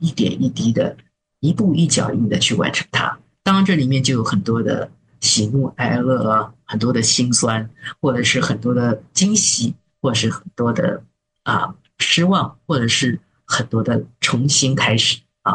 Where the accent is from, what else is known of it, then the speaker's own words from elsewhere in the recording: China; 特别是我们中国人有一句话叫做“看山是山，看山不是山，看山又是山”，